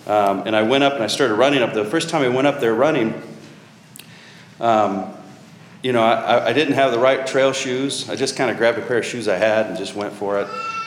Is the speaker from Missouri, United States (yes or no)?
yes; Missouri, United States; But I grew up in Missouri for the most part and learned to love the Cardinals, so I've got that going for me too. I've lived in Utah now for about 20 years